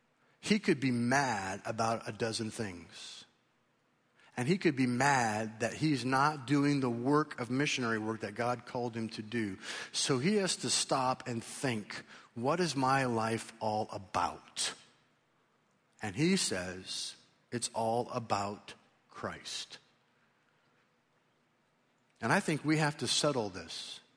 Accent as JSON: {"language": "English", "country": "United States", "said": "I'm an American."}